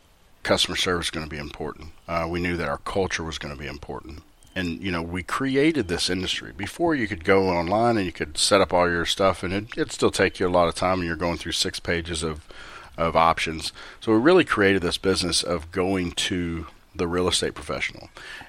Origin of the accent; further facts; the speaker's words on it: Port Arthur, Texas, United States; So I grew up in Port Arthur, Texas, came up to college in Denton and attended the University of North Texas.